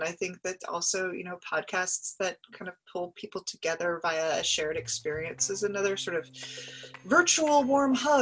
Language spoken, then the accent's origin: English; United States; I'm American. I don't understand Texas, I admit.